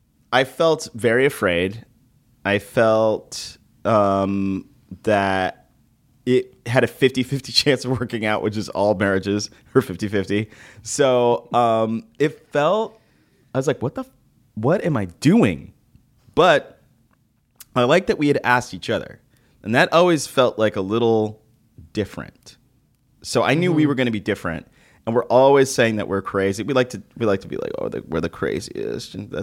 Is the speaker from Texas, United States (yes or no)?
yes; Texas, United States; Like, yes, because I'm not from New York, so I'm able to kind of chill her out, which is great. Mm-hmm. And she loves that about me. But being from Texas, big personality, so it kind of works.